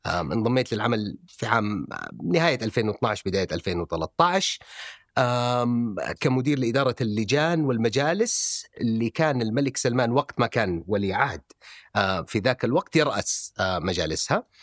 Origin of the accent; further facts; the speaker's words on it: Saudi Arabia; هذا الشيء كان ما هو موجود عندنا في المملكة العربية السعودية بشكل موازي للطموح